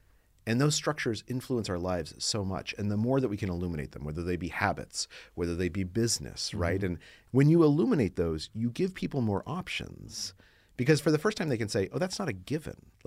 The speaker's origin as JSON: {"language": "English", "region": "New Mexico", "country": "United States", "tie": "born or raised there", "said": "I grew up in New Mexico and I went to Yale."}